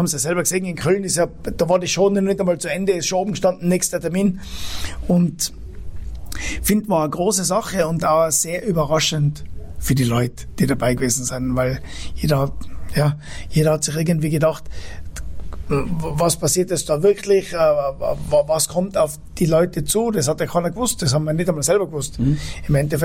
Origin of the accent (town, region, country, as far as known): Tyrol, Austria